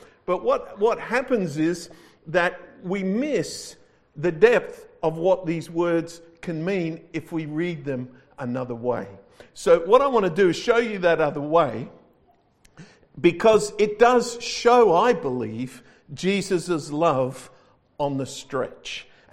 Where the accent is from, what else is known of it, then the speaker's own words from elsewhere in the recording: Adelaide, South Australia, Australia; I'm reminded of when I was a young man growing up in Adelaide. I was actually a small boy, about 13 years old, I reckon.